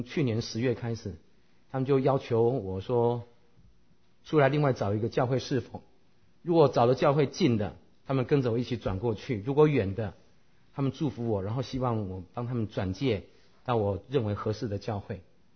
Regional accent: Taiwan; 我虽然在台湾长大，可是我父亲是湖南人，我们湖南骡子这个脾气是很厉害的

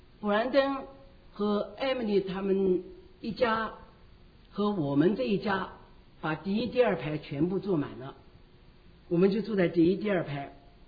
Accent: China; 那看到我们中国人去了又是新面孔

